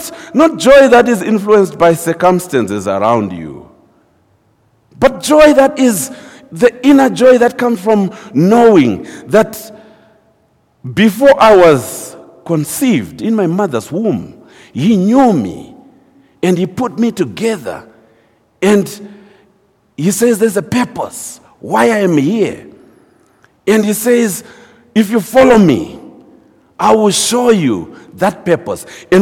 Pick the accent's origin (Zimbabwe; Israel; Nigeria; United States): Zimbabwe; The circumstances, you know, I come from Zimbabwe. Those of you who follow the new world news and understand, we are the one country where we never get old in Zimbabwe.